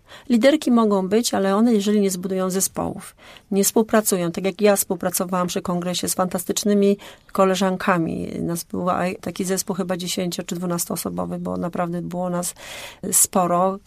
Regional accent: Poznań, Greater Poland Voivodeship, Poland; No naprawdę jestem dumna z tego, że jestem Wielkopolanką i Poznanianką.

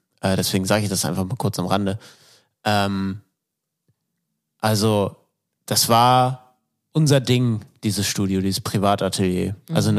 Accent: Flensburg, Schleswig-Holstein, Germany; Also in Flensburg, da wo ich herkomme.

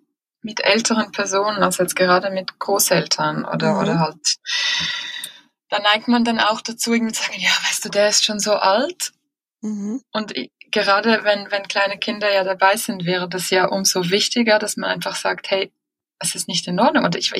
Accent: Switzerland; Also bei uns in der Schweiz waren so, ich weiß gar nicht, wie man diesem Lebensmittel sagt, die hießen Mohrenköpfe.

